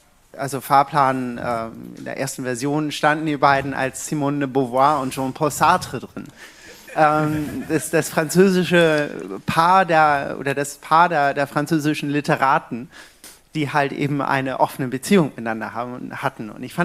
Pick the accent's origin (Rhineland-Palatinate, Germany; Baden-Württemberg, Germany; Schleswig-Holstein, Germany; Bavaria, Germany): Schleswig-Holstein, Germany; Lübeck; Ich als Lübeckerin kann sagen, ja, hier wir in Baden-Württemberg, wir rocken.